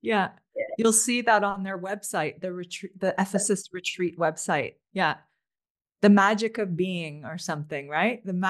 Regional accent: Toronto, Ontario, Canada; I grew up in Toronto, born and raised in Toronto. Went to school at Waterloo, just outside of Toronto. Anyway, North American, basically, grew up as a North American.

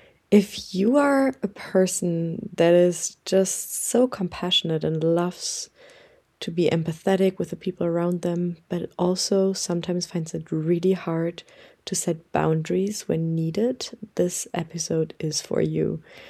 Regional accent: Alaska, United States; Well, I'm in Maui. My Alaskan body is in Maui, which is wonderful.

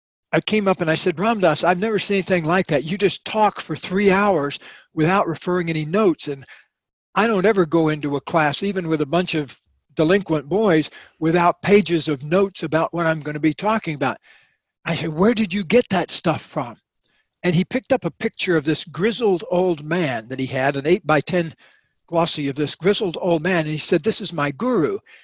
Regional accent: the South, United States; my collection of lunatics that I grew up in down in the South

